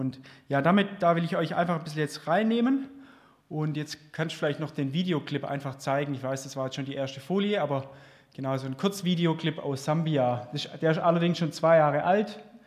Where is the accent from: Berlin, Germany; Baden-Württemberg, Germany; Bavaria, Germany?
Baden-Württemberg, Germany; Darmsheim; Genau, wir kommen ja beide auch aus der Region. Also ich komme aus Darmsheim, meine Frau aus Holzgerlingen.